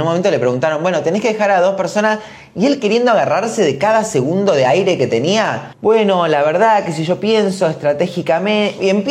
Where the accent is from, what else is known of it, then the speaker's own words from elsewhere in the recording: Córdoba, Argentina; Vengo del interior. Porque vengo de un pueblo de Córdoba. Córdoba tiene un pueblo y ese pueblo tiene otro pueblo alejado de ese pueblo. Y ese pueblo, de ahí vengo yo.